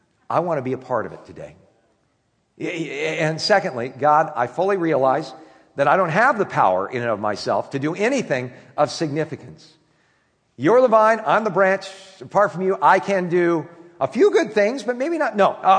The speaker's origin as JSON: {"language": "English", "town": "Camarillo", "region": "California", "country": "United States", "tie": "born or raised there", "said": "growing up in Camarillo"}